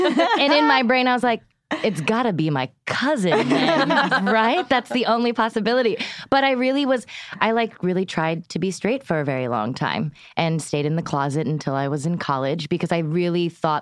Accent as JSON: {"language": "English", "town": "Pampa", "region": "Texas", "country": "United States", "tie": "born there", "said": "Born in Pampa, Texas"}